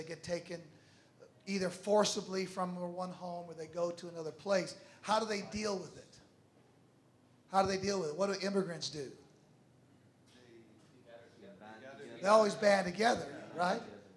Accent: St. Louis, Missouri, United States; I grew up in St. Louis, and St. Louis had a big Italian population. There's a place in St. Louis called The Hill where all the Italians live.

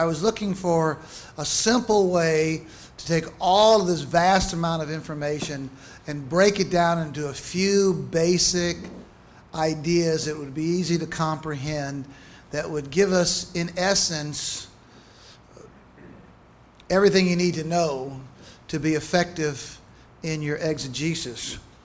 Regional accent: United States; I think freed me from a lot of prejudices that I had as an American

